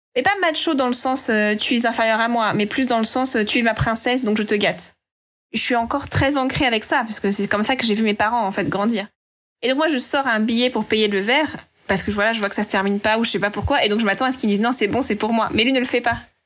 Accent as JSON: {"language": "French", "region": "Normandy", "country": "France", "said": "il sait que je suis normande"}